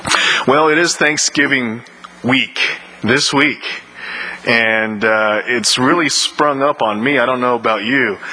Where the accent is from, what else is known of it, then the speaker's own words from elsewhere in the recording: Houston, Texas, United States; I am from Houston, from Houston's First Baptist Church, and it's a pleasure for me to be with you today.